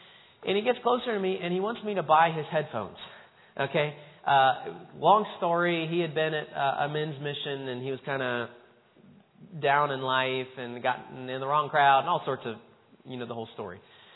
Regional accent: Franklin, Indiana, United States; I was talking not too long ago to a man in my hometown of Franklin there in Indiana.

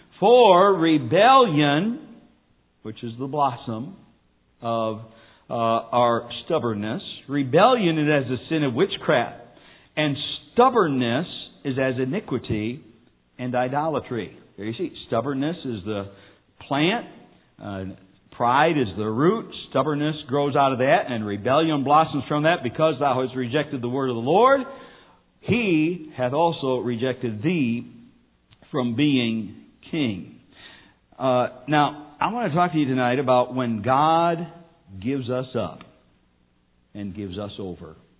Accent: United States; I didn't choose the country I was born in. I'm grateful I'm an American.

